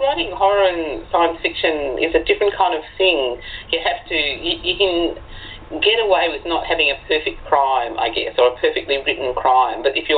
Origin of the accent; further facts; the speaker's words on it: Australia; So I'm an Australian writer of horror and science fiction and crime recently.